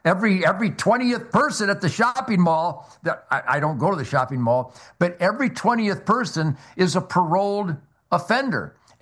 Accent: Detroit, Michigan, United States; even here in Texas, Houston, Dallas, my hometown of Detroit, they're everywhere.

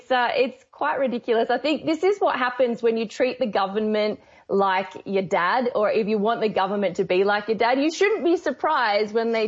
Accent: Australia; To be honest, I think we are very Australian.

